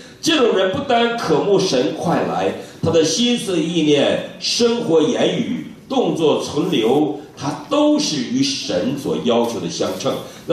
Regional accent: China; 那我们中国人比较灵活，说不信了

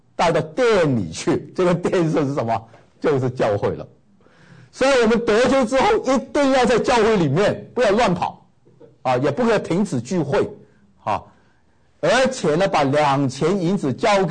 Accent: China; 其实我们中国人常常都是这样对不对，都很怕野祸上身对不对

